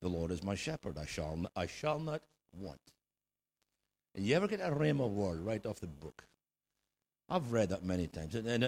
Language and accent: English; Scotland, United Kingdom; now in United States; this is how Scottish people do it, right? We're not Americans. We live in America, but we're still Scottish.